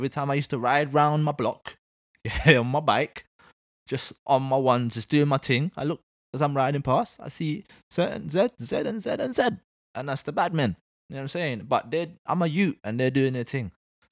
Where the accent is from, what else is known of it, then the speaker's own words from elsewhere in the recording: London, United Kingdom; young boy growing up in Northwest London. For the sake of the cliche, let's say young guy growing up in a hood, innit?